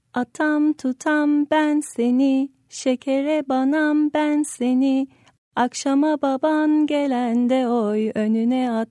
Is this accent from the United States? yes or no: no; Istanbul, Turkey; from Istanbul. I'm a tour guide and I have a 6-year-old son.